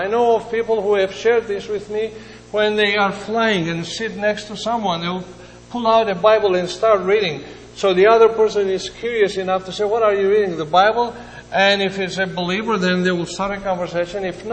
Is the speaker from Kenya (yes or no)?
no; Canada; And I said, well, I come from Canada, and I have some good news.